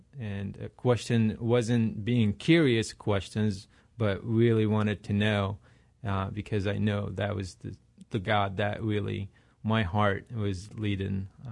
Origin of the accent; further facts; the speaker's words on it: Iraq; now in United States; I was born and raised in Iraq